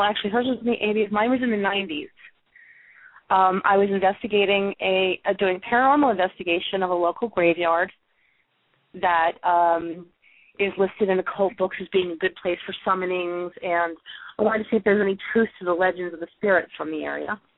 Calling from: Rhode Island, United States; Well, I'm calling from Rhode Island. This is where I live and breathe.

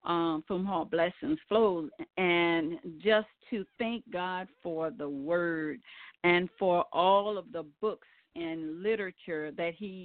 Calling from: Baton Rouge, Louisiana, United States; I'm calling from Baton Rouge, Louisiana.

